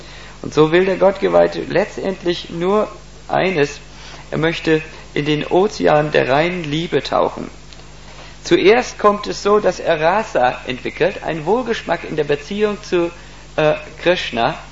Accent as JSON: {"language": "German", "country": "Switzerland", "said": "Ich bin Schweizer, wir haben nicht Weltkriege gehabt bisher."}